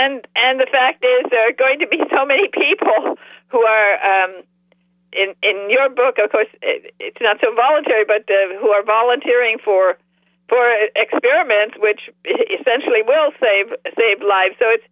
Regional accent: Michigan, United States; moved away as an adult; now in England; When I was 21 years old, I bought a cottage in England. I'm from Michigan, but I bought a cottage in England, a 400-year-old cottage, and I moved to England

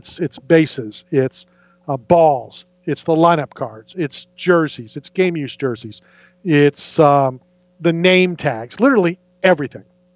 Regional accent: Philadelphia, Pennsylvania, United States; born there; I was born in Philadelphia. My dad loved the Philadelphia Phillies.

